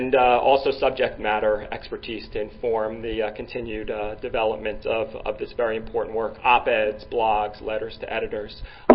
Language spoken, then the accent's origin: English; New York, United States; Like I said, I'm a New Yorker, and Mayor de Blasio in New York just recently launched this Vision Zero initiative